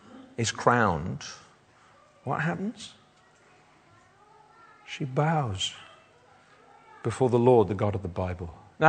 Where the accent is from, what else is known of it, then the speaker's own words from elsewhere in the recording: United Kingdom; I'm partly because I'm British and I just don't like that, such things.